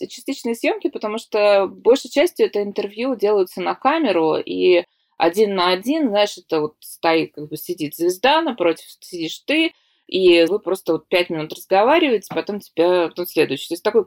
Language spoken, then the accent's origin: Russian; Saint Petersburg, Russia; Я говорю, из Санкт-Петербурга.